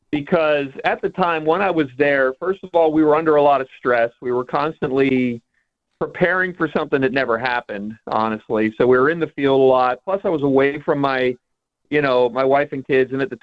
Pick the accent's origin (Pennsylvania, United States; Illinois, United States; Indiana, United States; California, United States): Pennsylvania, United States; I'm from Eastern Pennsylvania. I used to go to Atlantic City and gamble